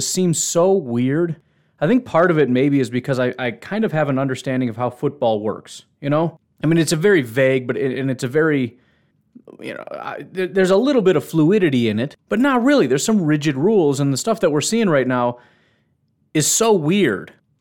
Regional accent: Illinois, United States; I think on this podcast I may have mentioned that I grew up in Illinois

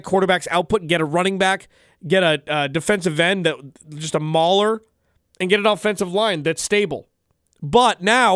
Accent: Los Angeles, California, United States; I'm not a traditional Cardinals fan. I didn't grow up here. I grew up in Los Angeles.

